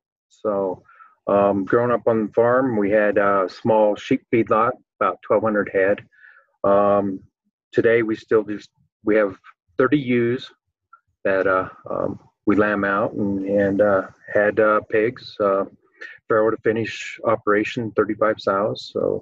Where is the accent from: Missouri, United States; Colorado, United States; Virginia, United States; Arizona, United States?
Colorado, United States; Longmont; I grew up in Southeast Longmont, native of the Longmont area, grew up on a farm, so got some agriculture experience.